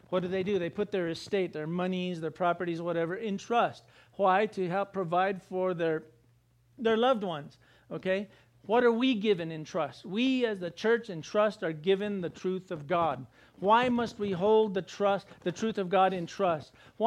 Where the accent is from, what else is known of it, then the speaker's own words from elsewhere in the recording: Rome, New Mexico, United States; I grew up in Rome, New Mexico, 30 miles that way.